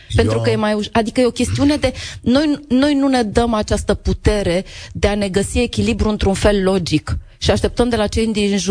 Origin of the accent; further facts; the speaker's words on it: Romania; Noi ca români suntem pe generozitate alimentară și punem platoul în mijloc